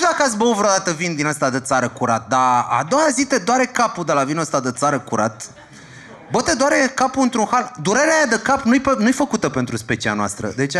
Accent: Bucharest, Romania; Zic, da, știu, dar eu sunt din București

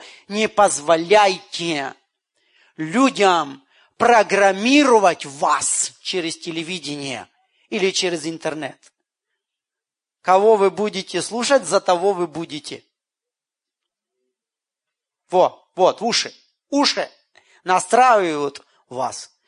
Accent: Ukraine; А поскольку я украинец, то куда бы я ни появился, начинается разговор, что творится в Крыму.

